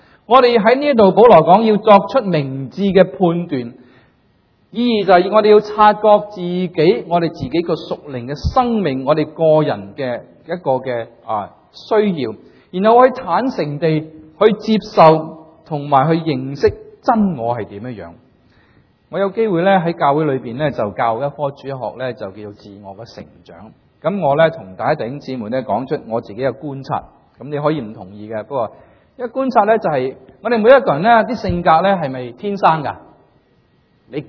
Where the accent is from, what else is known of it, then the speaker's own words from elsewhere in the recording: China; born there; moved away; also born or lived in Hong Kong; 我喺大陆出世嘅，所以咧我有个